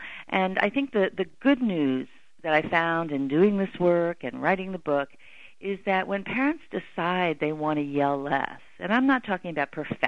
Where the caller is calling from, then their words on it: Berkeley, California, United States; I'm calling from Berkeley, California.